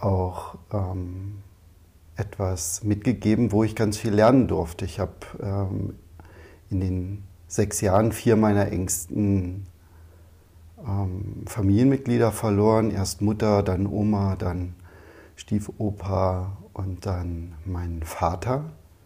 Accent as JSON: {"language": "German", "town": "Fallersleben", "region": "Lower Saxony", "country": "Germany", "tie": "born or raised there", "also_born_or_lived": "Wolfsburg", "said": "Geboren bin ich in Wolfsburg und aufgewachsen in Fallersleben. Das ist so ein kleines, beschauliches Örtchen."}